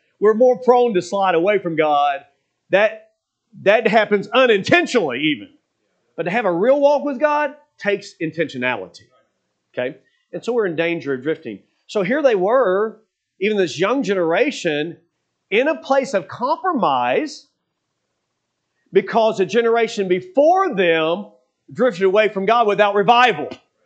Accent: Kentucky, United States; I grew up in Kentucky, so I absolutely love the outdoors and being on a river

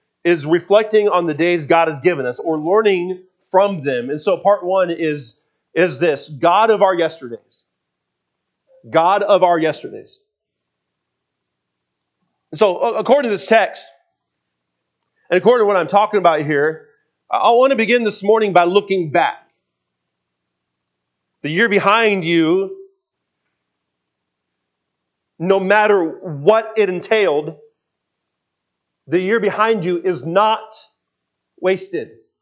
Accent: Seattle, Washington, United States; and I grew up in Seattle. So they're in the Seattle area connecting different places around Lake Washington and the Puget Sound.

